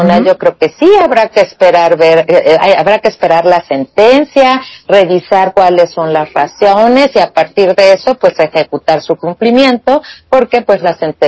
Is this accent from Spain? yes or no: no; Mexico; lo que tenemos que ver como mexicanas y como mexicanos